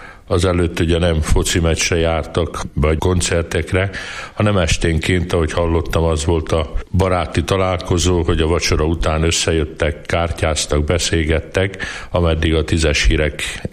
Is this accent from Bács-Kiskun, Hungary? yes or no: no; Székesfehérvár, Fejér, Hungary; born there; Én 1953-ban Székesfehérváron születtem.